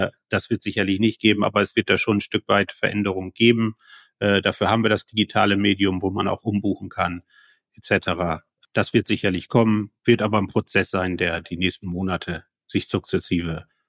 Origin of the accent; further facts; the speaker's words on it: Norderney, Lower Saxony, Germany; und ich bin ja nun auch gebürtiger Insulaner, aber nicht Wangerooge, sondern Norderney